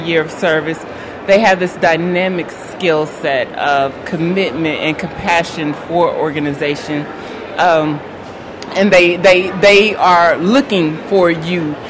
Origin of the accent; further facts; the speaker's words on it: Tennessee, United States; I'm from Tennessee. I'm a Tennessee State alum.